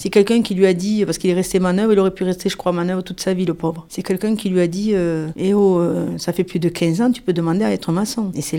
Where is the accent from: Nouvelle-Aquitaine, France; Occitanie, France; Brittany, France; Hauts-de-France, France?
Occitanie, France; Mes parents habitent la Faourette depuis longtemps, depuis 1976. Moi j'étais de la Faourette et je suis partie habiter à Bagatelle.